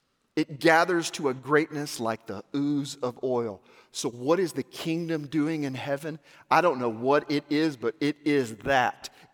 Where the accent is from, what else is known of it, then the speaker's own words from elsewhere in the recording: Little Rock, Arkansas, United States; Little Rock shut down. I'm from Little Rock.